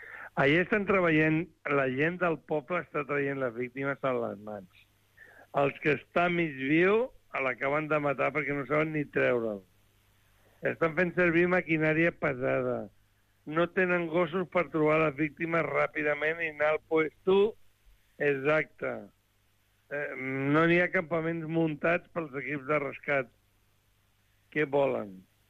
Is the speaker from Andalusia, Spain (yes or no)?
yes; Málaga, Andalusia, Spain; Som malaguenys, no som catalans.